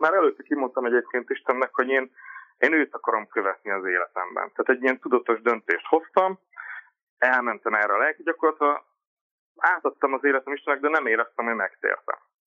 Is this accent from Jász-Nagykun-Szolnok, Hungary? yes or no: no; Szekszárd, Tolna, Hungary; Szekszárdon, én szekszárdi vagyok